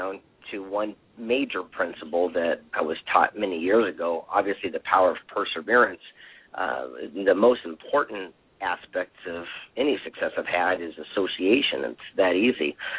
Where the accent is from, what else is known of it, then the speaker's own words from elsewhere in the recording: San Diego, California, United States; I actually mentor inner city kids in my hometown of San Diego.